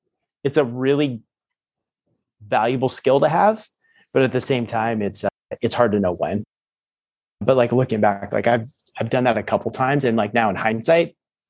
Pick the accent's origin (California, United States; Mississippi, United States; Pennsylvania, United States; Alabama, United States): California, United States; I grew up in California. I was a diehard Oakland A's fan.